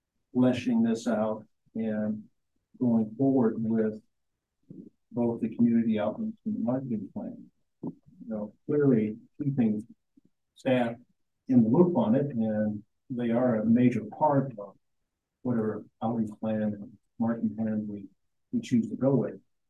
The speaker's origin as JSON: {"language": "English", "region": "Midwest", "country": "United States", "said": "And well, I come from the Midwest, so we got it all."}